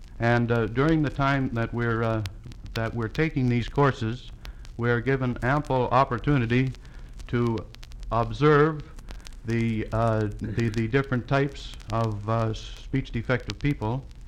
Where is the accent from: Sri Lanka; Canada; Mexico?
Canada; Clarksburg, Ontario; My home is in Clarksburg, Ontario, Canada.